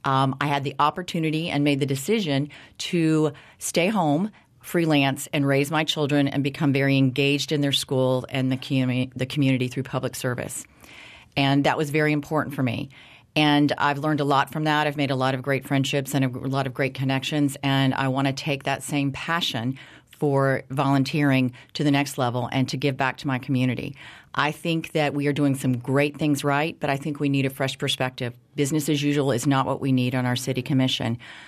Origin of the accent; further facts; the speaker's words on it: Tallahassee, Florida, United States; I grew up in Tallahassee. I'm a proud product of Leon County Public Schools, K through 12.